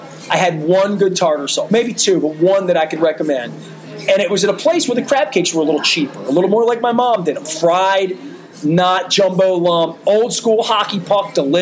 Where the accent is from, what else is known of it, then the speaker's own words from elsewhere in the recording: Dundalk, Maryland, United States; I'm from Dundalk … from Pasadena, okay?